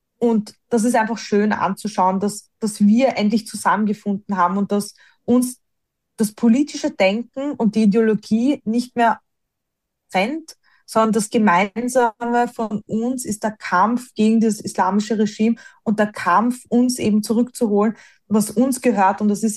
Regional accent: Austria; bei uns in Österreich

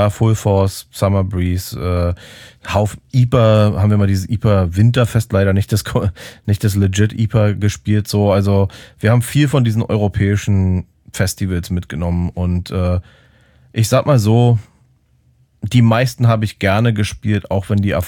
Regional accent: Berlin, Germany; Und ich dachte halt einfach so als Berliner so, ja, Berliner Legende quasi

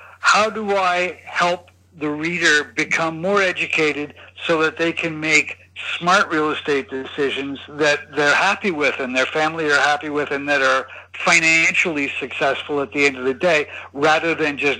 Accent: Canada; moved away as an adult; also born or lived in Tokyo; now in Hong Kong; So you're right, I am originally from Canada. I lived in Tokyo from 1989 till 1992, and I've been here in Hong Kong ever since.

